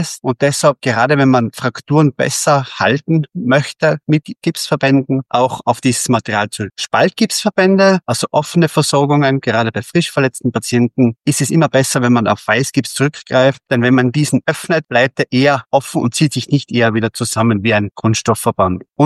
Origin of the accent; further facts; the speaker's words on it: Tyrol, Austria; ich komme aus Tirol